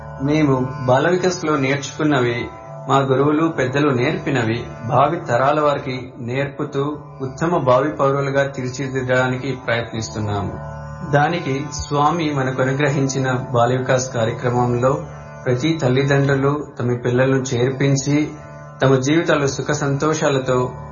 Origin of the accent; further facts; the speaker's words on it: Kurnool, Andhra Pradesh, India; also born or lived in Anantapur district; మా తల్లిదండ్రులు మొదటి నుంచి స్వామి భక్తులు, అందుకు నేను చిన్నప్పటి నుంచి కర్నూలులో బాల వికాస్ లో చేరాను.